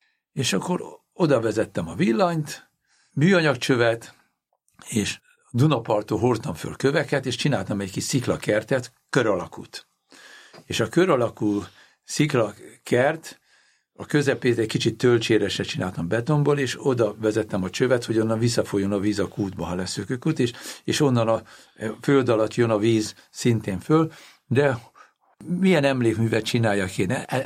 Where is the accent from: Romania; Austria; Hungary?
Hungary; Mondom, én nem tudok magyarkodó lenni. Szóval, miért? Mert magyar vagyok.